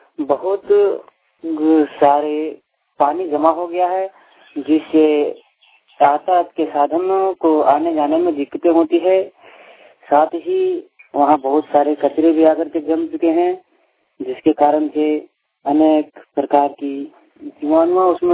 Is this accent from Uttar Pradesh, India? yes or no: no; Dumma, Jharkhand, India; ग्राम मरण गांव, वस्त दुम्मा, थाना दुम्बे, जिला गिरिडीह, राज्य झारखंड से बोल रहे हैं।